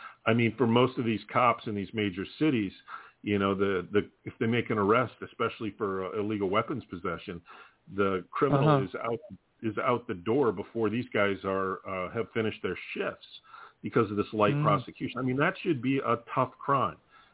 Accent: Minneapolis, Minnesota, United States; I mean, I grew up in Minneapolis.

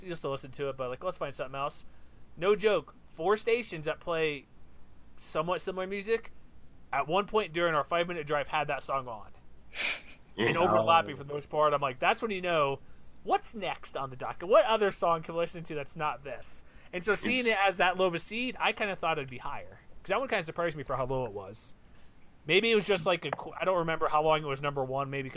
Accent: Houston, Texas, United States; I grew up in Houston, so that whatever that tells about taste or whatever was playing the radio, that was popular everywhere.

